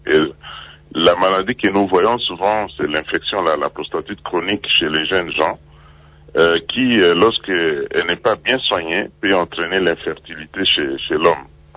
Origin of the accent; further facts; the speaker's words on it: DR Congo; ce taux de mortalité est très augmenté chez nous en Afrique subsaharienne à cause des diagnostics tardifs. Chez nous, en République démocratique du Congo, les statistiques réelles du cancer de la prostate ne sont pas connues.